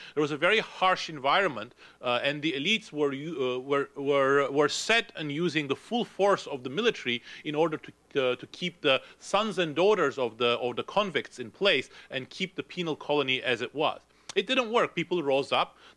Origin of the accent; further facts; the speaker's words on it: Turkey; English is a second language; moved away as an adult; I grew up in Turkey. I was there until I was 19.